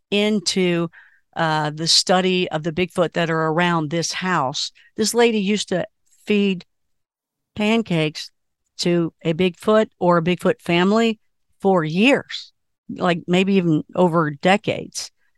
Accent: Kentucky, United States; Hey, she's from Kentucky. I'm from Kentucky. She went to UK. I went to UK.

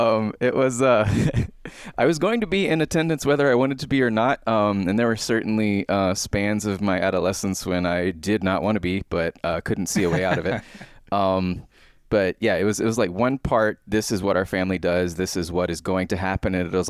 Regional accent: Atlanta, Georgia, United States; born there; So I was born in Atlanta. And as far as I know, my first church was First Baptist Atlanta

